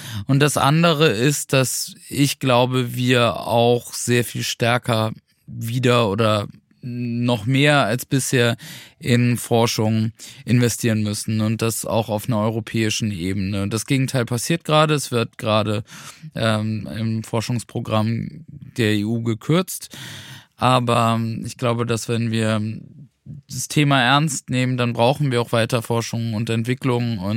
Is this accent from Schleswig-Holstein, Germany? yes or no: yes; Schleswig-Holstein, Germany; Ich komme ja aus Schleswig-Holstein, Energiewendeland Nummer 1 in Deutschland